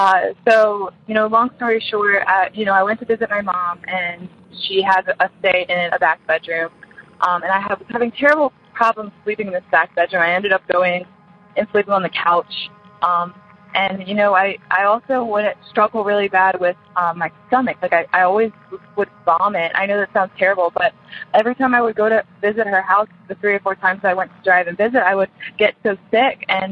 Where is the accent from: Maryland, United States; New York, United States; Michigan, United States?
Maryland, United States; I'm from Maryland, and this story is about West Virginia.